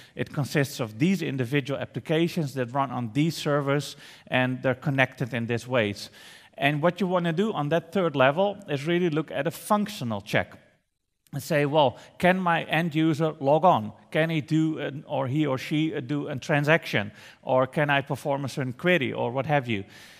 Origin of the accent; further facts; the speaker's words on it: Netherlands; I'm from the Netherlands.